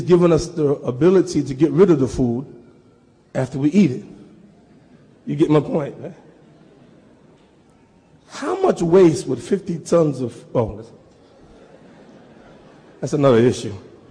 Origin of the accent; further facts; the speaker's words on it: United States; I am an American. I was born in America.